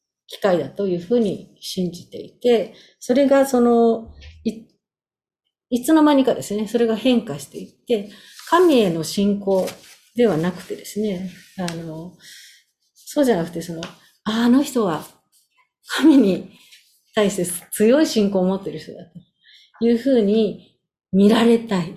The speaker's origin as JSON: {"language": "Japanese", "region": "Tokyo", "country": "Japan", "moved": "yes", "lives_now": "New York, United States", "said": "私東京から来たんですけど"}